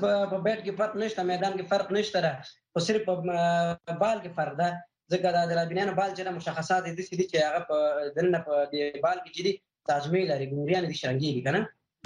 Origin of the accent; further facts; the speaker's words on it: Laghman, Afghanistan; now in Nangarhar, Afghanistan; زه خپل د لغمان ولایت څخه یم، په فیلر پر انګرهار ولایت کې استوګن یم.